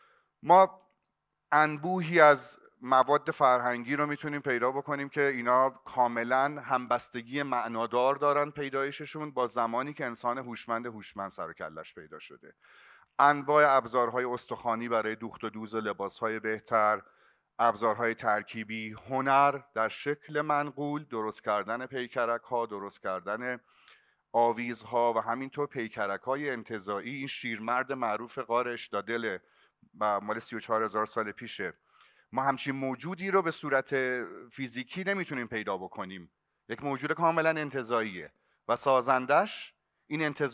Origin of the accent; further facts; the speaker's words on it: Iran; من خودم یه ایرانی هستم و دوستش دارم،